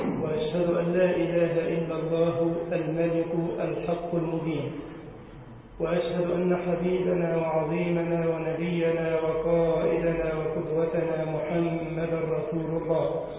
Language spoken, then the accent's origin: Arabic; Egypt; اللهم جنب بلدنا مصر وأهلها الفتن ما ظهر منها وما بطن.